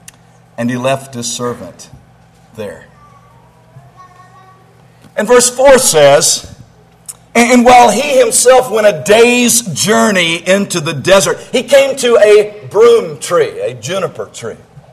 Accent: Dothan, Alabama, United States; beginning in the congregation where I grew up in Dothan, Alabama.

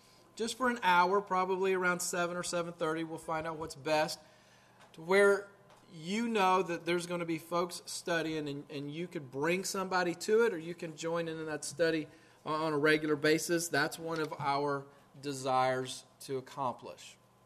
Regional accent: Winter Haven, Florida, United States; now in Tampa, United States; I grew up in Central Florida. I grew up primarily over in Winter Haven. My folks are still there. All my family is.

